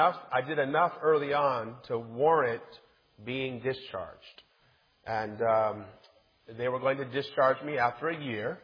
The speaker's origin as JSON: {"language": "English", "town": "Lansing", "region": "Michigan", "country": "United States", "said": "Now, I'm from Lansing, so I know of Saginaw."}